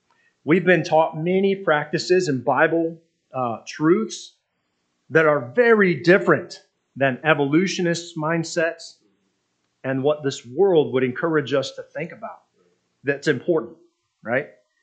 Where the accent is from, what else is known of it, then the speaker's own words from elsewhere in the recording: Michigan, United States; Of course, I was raised in Michigan.